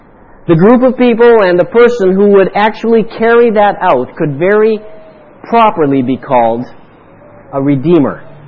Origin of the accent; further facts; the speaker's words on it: Canada; I know, I come from Canada, and some of our largest centers, Vancouver, Toronto, Montreal